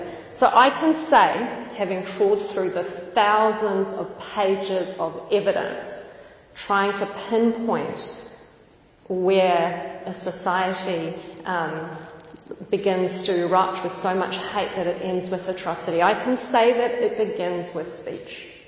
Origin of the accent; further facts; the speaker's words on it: Iran; now in United Kingdom; I'm from Iran, I'm from the so-called Muslim world